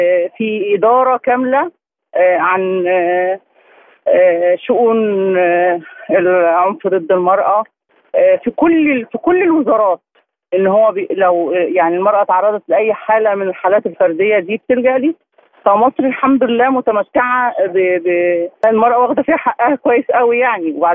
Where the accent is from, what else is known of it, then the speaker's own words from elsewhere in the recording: Egypt; وأنا بحكم أن أنا مصرية